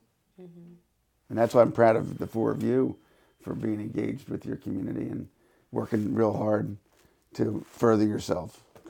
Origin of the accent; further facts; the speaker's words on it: Philadelphia, Pennsylvania, United States; I grew up in the Oxford Circle section of Philadelphia.